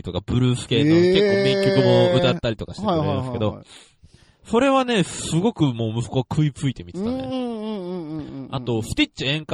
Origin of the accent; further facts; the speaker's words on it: Satsumasendai, Kagoshima, Japan; 僕たちの地元、薩摩仙台に引っ張られすぎなん